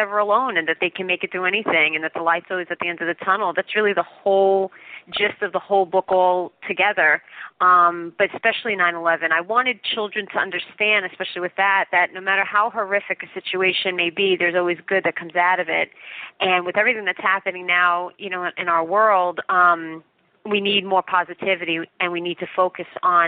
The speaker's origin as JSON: {"language": "English", "region": "New Jersey", "country": "United States", "tie": "born or raised there", "said": "but growing up in New Jersey has always been a lot of fun, and it's home."}